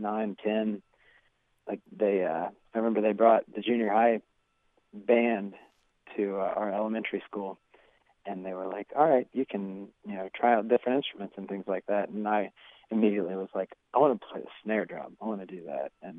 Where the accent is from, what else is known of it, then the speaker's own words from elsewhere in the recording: Parkersburg, West Virginia, United States; also born or lived in Charleston; Yeah, I was born in Charleston and... I've lived in Parkersburg all my life.